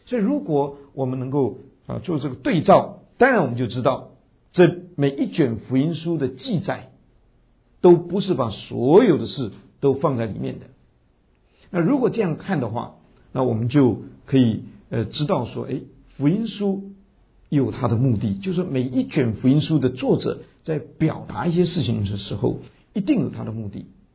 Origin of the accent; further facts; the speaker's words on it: China; 特别像我们中国人用儿子的这个子的意思的时候